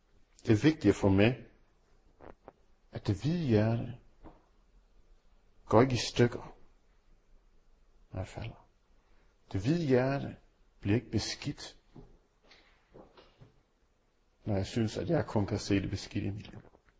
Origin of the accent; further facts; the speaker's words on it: Central Denmark Region, Denmark; Som vestjyder, så ved man ikke, at det ikke er en motorvej.